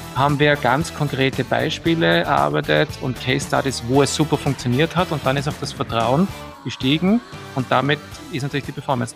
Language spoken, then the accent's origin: German; Vienna, Austria; born there; Ich bin in Wien geboren